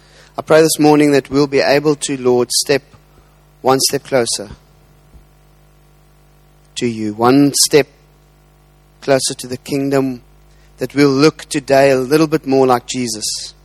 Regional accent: Cape Town, Western Cape, South Africa; I'd like to apologize before I start. I'm from Cape Town

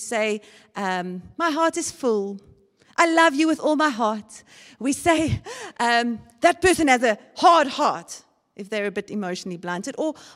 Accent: George, Western Cape, South Africa; I'm from George.

